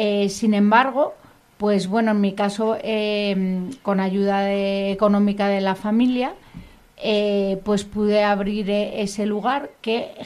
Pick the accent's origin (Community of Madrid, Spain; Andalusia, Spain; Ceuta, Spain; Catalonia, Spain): Community of Madrid, Spain; Madrid; yo quería volver a mi ciudad natal, a Madrid, y allí no había grupo